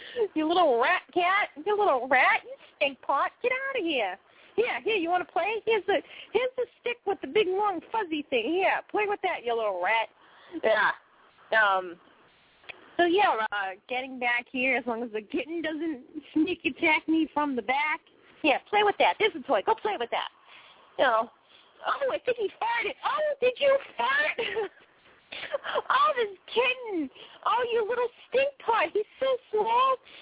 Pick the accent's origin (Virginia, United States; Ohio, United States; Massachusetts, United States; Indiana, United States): Massachusetts, United States; Boston; now in Maine, United States; You know, I'm originally from Boston, and I'm up here in Maine.